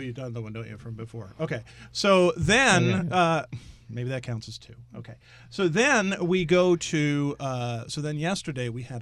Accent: Pennsylvania, United States; I am from the Keystone State.

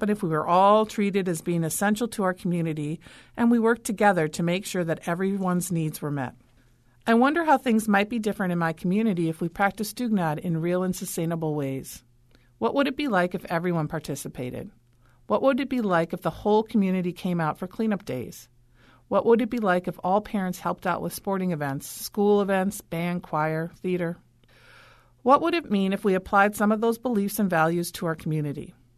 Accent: United States; I thought a great deal about what parts of Norwegian culture I wanted to bring back with me when I returned to the United States

